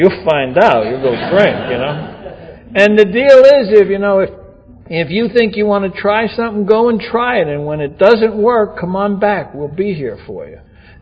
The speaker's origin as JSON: {"language": "English", "region": "New York", "country": "United States"}